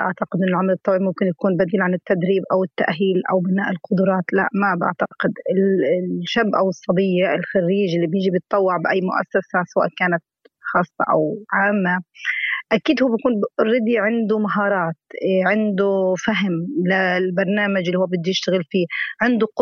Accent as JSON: {"language": "Arabic", "town": "Gaza", "region": "Gaza Strip", "country": "Palestine", "said": "صراحة للأسف الشديد عندنا بغزة لا"}